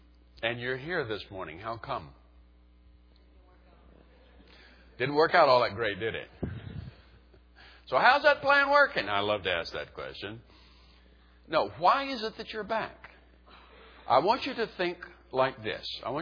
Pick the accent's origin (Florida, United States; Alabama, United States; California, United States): Alabama, United States; You know, I grew up in South Alabama in a racist family. I learned racism in that atmosphere, okay?